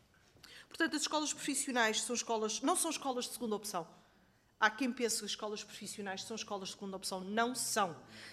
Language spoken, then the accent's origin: Portuguese; Grândola, Setúbal, Portugal; Nós somos todos do campo, praticamente. Eu conheço muito bem uma escola agrícola de Grândola, sou de Grândola